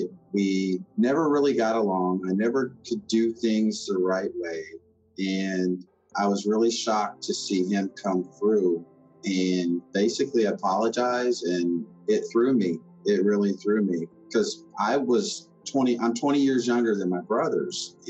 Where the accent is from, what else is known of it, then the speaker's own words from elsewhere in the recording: Somerset, Kentucky, United States; I'm from Somerset, Kentucky.